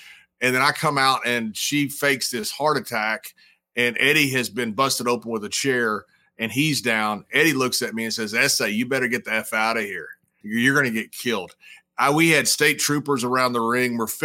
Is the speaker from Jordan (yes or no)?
no; Texas, United States; guys, when I grew up West Texas, it was a poor era.